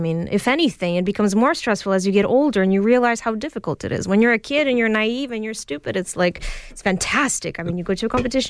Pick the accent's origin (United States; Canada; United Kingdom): Canada; Toronto, Ontario; born there; And even though I was born in Toronto, Russian music and Ukrainian music and Ukrainian language, Russian language were always a part of my life growing up.